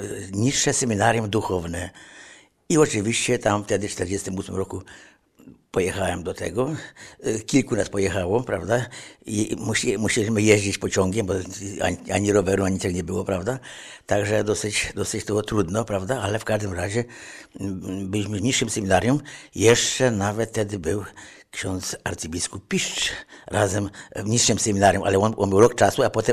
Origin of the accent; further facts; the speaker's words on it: Lesser Poland, Poland; now in Starogard Gdański, Poland; Obecnie zamieszkuję w Starogardzie, ale ja pochodzę z diecezji tarnowskiej, dawniej jeszcze